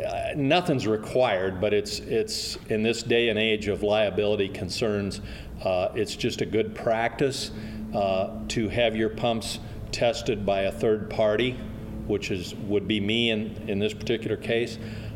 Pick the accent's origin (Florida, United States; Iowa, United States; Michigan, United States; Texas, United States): Iowa, United States; Raymond; also born or lived in Cedar Rapids; I'm originally from a little town of Raymond, Iowa, which is up just outside of Waterloo. But I spent almost 40 years in Cedar Rapids.